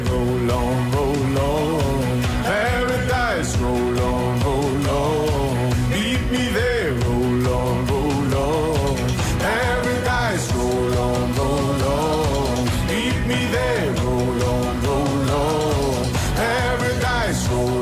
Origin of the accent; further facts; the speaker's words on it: Leinster, Ireland; I was brought up in Kildare, We're not near the sea.